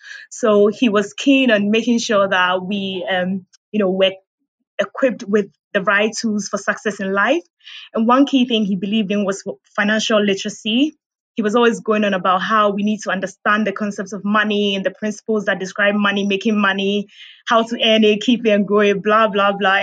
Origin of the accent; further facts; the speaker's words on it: Ghana; I grew up in Ghana. I was raised pretty much from my dad. So I did all my schooling in Ghana.